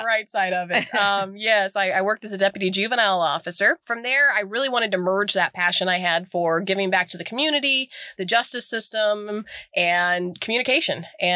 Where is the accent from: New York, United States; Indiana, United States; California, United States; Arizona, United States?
Arizona, United States; Phoenix; now in Columbia, United States; I grew up in Phoenix, Arizona. So my transition to Columbia was a little different after I graduated with my degree in journalism.